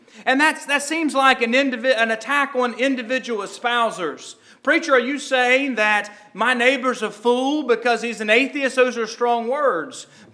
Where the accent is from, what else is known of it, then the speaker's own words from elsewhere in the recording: United States; because I am an American, and I live here